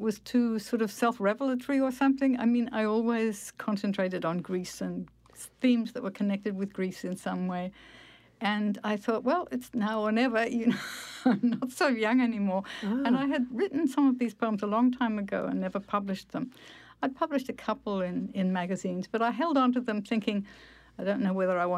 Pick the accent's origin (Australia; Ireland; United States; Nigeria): Australia; my background as an Australian